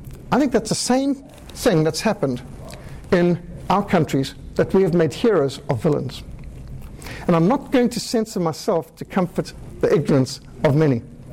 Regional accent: Zimbabwe; I was brought up in Rhodesia.

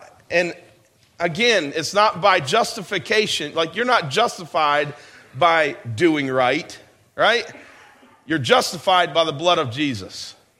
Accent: New York, United States; this is where I grew up in New York.

